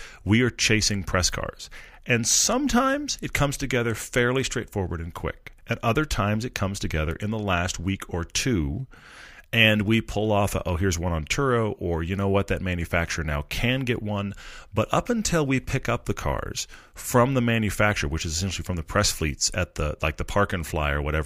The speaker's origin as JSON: {"language": "English", "region": "Texas", "country": "United States", "tie": "born or raised there", "said": "Okay, I grew up in Texas. I'm from the South."}